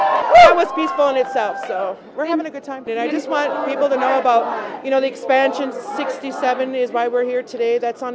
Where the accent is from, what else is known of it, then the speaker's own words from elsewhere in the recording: Leech Lake, Minnesota, United States; I'm from Leech Lake.